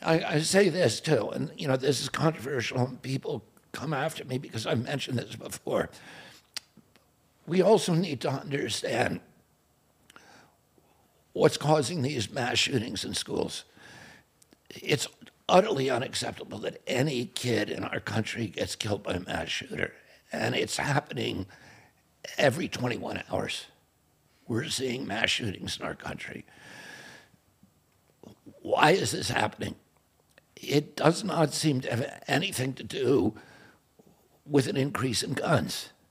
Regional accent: Virginia, United States; born there; also born or lived in Alabama / South Dakota; I was born in Virginia. I lived 2 years in Alabama. I lived a year in rural South Dakota.

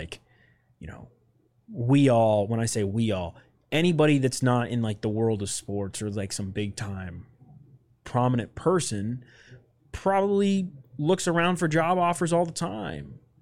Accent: Newport News, Virginia, United States; I grew up in Newport News. I've, Yorktown, Newport News, 757. I lived in that area up until I went to college at Virginia Tech, and I've lived here my entire life. I've never left the Commonwealth of Virginia.

